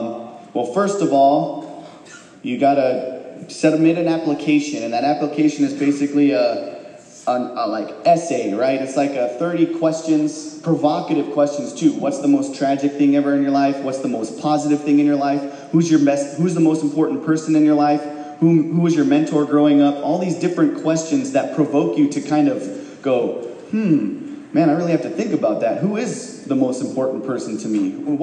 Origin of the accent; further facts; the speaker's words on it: Unalakleet, Alaska, United States; So, I'm an athlete growing up in Unalakleet, a successful athlete at that.